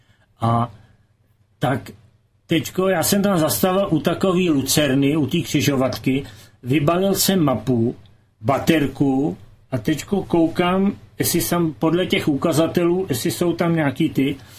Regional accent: Bohemia, Czechia; já jsem říkal, že jsem z Čech

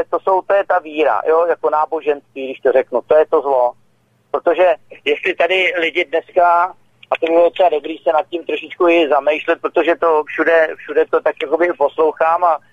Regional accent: Prague, Czechia; jsem ze Žižkova, Pražák

